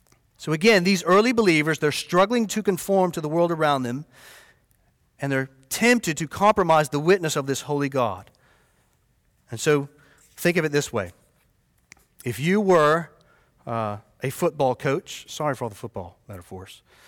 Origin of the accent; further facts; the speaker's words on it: United States; born there; I'm an American. I was born in America. It's sort of the culture I learned.